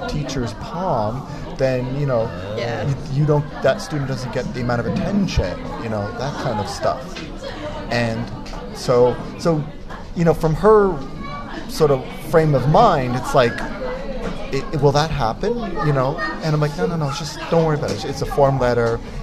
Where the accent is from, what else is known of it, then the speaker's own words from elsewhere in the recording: Montreal, Quebec, Canada; I grew up in Montreal, and you know, for fun, my mother would just send us out to the street